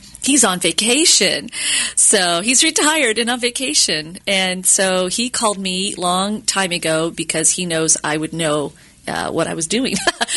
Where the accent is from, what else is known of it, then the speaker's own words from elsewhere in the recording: Indiana, United States; I'm from Indiana. That's how I know that.